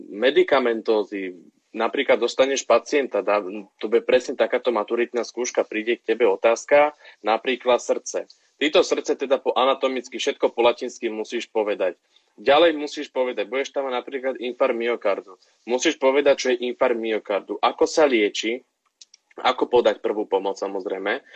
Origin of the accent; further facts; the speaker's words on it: Zlaté Moravce, Nitra Region, Slovakia; Prvé kolo som robil v Kyzerovciach, u nás v Zlatých Moravciach.